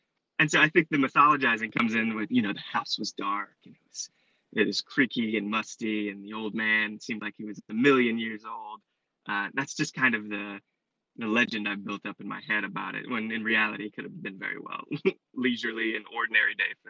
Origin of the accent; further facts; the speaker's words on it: Louisiana, United States; to me as a Cajun, it feels like a legitimate view of how things run down there.